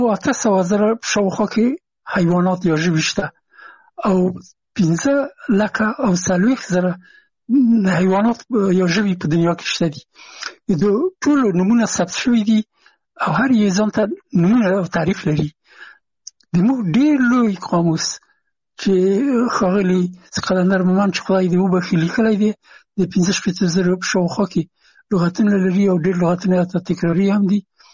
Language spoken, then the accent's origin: Pashto; Afghanistan; now in France; چې زه هم افغان یم، ما ته یې نه پېژندو چې افغان یم.